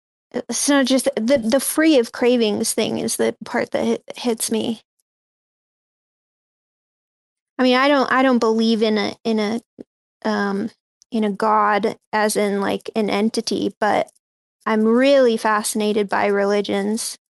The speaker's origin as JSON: {"language": "English", "country": "Sweden", "tie": "born or raised there", "moved": "yes", "lives_now": "United States", "said": "I grew up in Sweden, so I can say, like, in America, the diet here, when I'm talking about sugar, it's very different in Europe than it is here."}